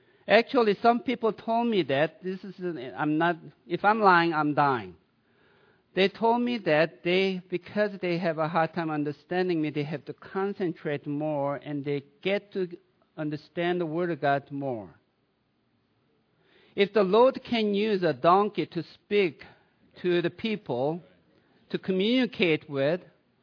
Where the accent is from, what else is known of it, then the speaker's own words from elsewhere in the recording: Sweden; accent: Swedish; Maybe one of them, many reasons might be because of my heavy Swedish accent.